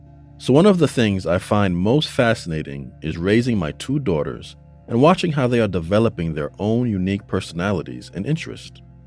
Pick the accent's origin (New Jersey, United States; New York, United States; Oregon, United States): New York, United States; Bronx; We grew up together in the Bronx, and the closeness and love that I have for them is really unbreakable.